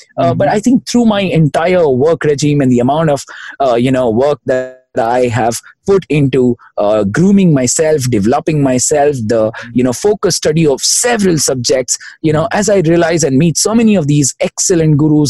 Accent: India; growing up in India is a lot of hustle, a lot of fun, a lot of learning, a lot of energy, and a whole power pack cultural exposure

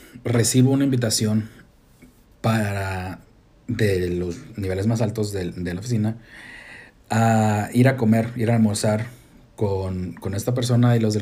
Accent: Tijuana, Baja California, Mexico; Yo soy de Tijuana y siempre estoy haciendo chistes. Todos saben que yo soy de Tijuana, que yo soy mexicano.

